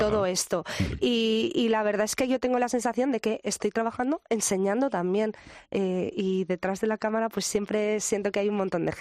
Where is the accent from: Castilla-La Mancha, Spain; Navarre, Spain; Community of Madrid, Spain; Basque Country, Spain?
Community of Madrid, Spain; Madrid; born there; Yo nací en Madrid, mi familia materna es de Menorca